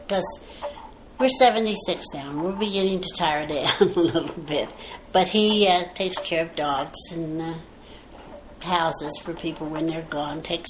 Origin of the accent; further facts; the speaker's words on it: Kennett Square, Pennsylvania, United States; And we were raised in Kennett Square, Pennsylvania, most of our life.